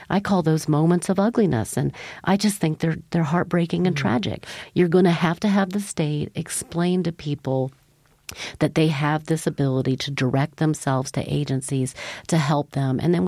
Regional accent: Virginia, United States; My father, I grew up in Virginia.

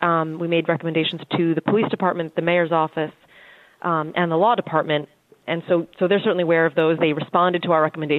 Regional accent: New England, United States; You know, I'm from New England, so I abstain.

